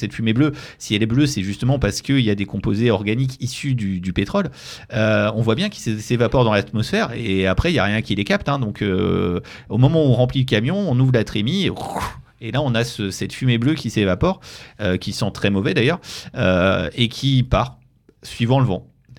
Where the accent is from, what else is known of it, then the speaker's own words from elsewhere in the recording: Beaune, Bourgogne-Franche-Comté, France; moi, je suis originaire de Beaune, et je vais de temps en temps par là-bas, du côté de Sérigny, à côté du vignoble Bourguignon